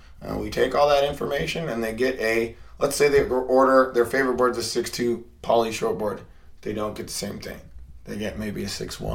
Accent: Portland, Oregon, United States; I grew up in Portland, Oregon. I am originally from Oregon, and I'm a adult learner.

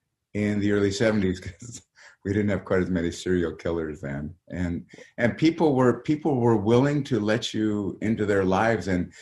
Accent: Montana, United States; But growing up in Montana at that time, you weren't exposed to the world the way you are exposed to the world now.

